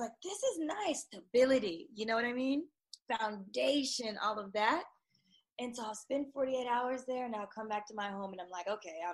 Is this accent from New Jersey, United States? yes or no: no; Palmdale, California, United States; also born or lived in South Carolina; So I grew up in California. Yeah. I'm an actual person that actually grew up in California, like since I was a kid. But Palmdale, California, not LA.